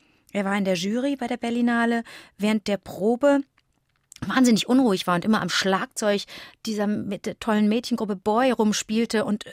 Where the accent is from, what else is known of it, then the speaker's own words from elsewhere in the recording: Cologne, North Rhine-Westphalia, Germany; Wie gesagt, ich bin aus Köln, höre deine Sendung dort nicht